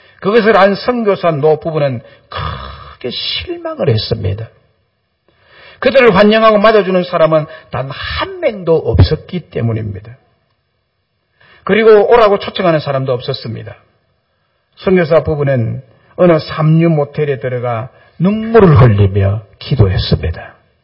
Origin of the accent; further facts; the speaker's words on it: Goseong, South Gyeongsang, South Korea; 저의 고향은 경남 고성군 거류면 언을리 1168번지입니다. 저는 그곳에서 태어나서 결혼하기까지 살았습니다.